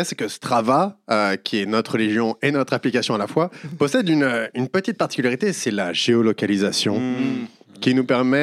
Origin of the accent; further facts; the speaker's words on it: France; Je suis français et je reste quand même sur le plateau